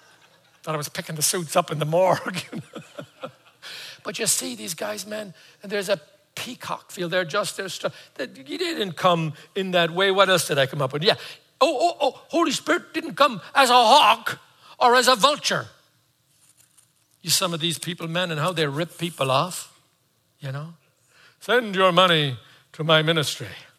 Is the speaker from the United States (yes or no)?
no; Ireland; I'm from Ireland.